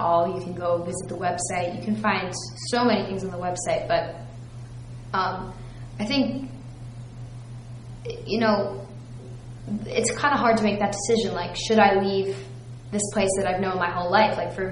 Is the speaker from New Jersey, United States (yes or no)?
yes; New Jersey, United States; I'm from Union County, and it's for me.